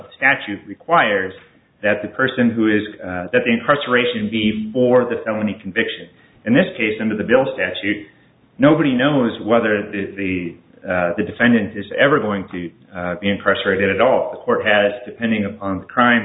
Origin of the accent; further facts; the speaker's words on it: Milwaukee, Wisconsin, United States; I'm here from Milwaukee, Wisconsin